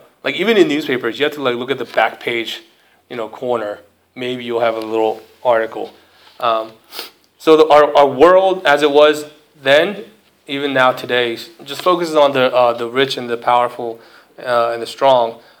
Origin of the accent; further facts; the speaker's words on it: Philadelphia, Pennsylvania, United States; so growing up in Philly, we were literally a part of everyone's youth group.